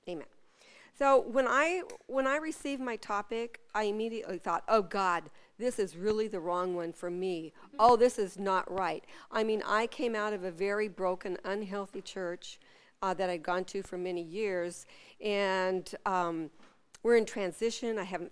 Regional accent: Ketchikan, Alaska, United States; I was born. I was raised in Ketchikan with Debbie, and we were born in the same little hospital.

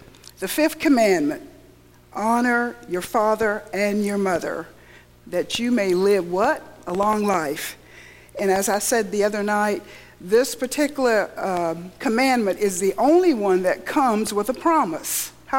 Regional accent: South Carolina, United States; I grew up in the South. South Carolina is where I was actually born and raised.

